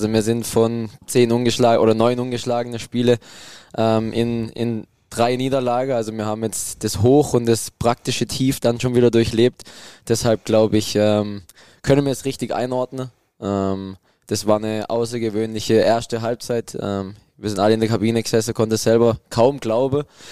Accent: Baden-Württemberg, Germany; Mein Sehnsuchtsort, ja, ich muss schon sagen, das ist schon mein Heimatdorf. Ich bin mittlerweile hierher gezogen. Ich fühle mich auch extrem wohl, aber es kommt dann doch nichts über mein Dorf da oben im Schwarzwald, im Nirgendwo.

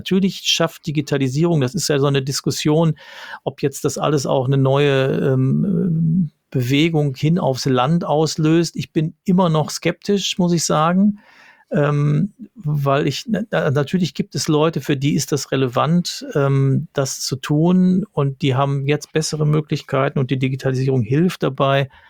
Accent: North Rhine-Westphalia, Germany; Ich komme aus dem Ruhrgebiet

